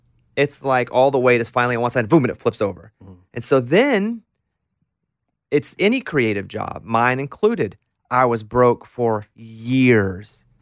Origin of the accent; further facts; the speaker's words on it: Arkansas, United States; Well, I grew up in Arkansas. We didn't see a banjo. Nobody played music where I lived.